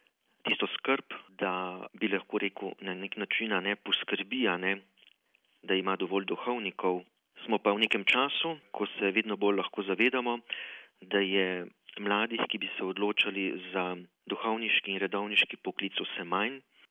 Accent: Prekmurje, Slovenia; accent: Prekmurje dialect; Takoj samo, da se zagledamo že, da vemo, da smo iz Prekmurja, takoj gučimo po prekmursko

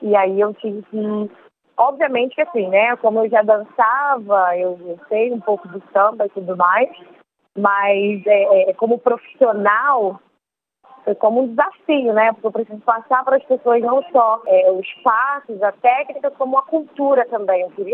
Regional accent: Rio de Janeiro, Brazil; now in Adelaide, Australia; Sou carioca, né? Eu nasci criada em Realengo, um bairro no subúrbio da Zona Oeste do Rio de Janeiro, onde também tem muito samba, a cultura do samba é muito forte. Mas como eu vim de uma família bem tradicional, uma família evangélica

